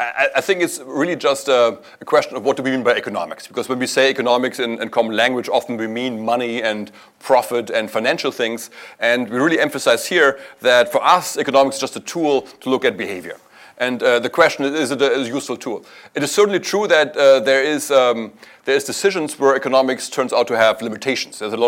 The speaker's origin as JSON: {"language": "English", "town": "Evanston", "region": "Illinois", "country": "United States", "tie": "born or raised there", "said": "how this shows up in my hometown of Evanston, Illinois"}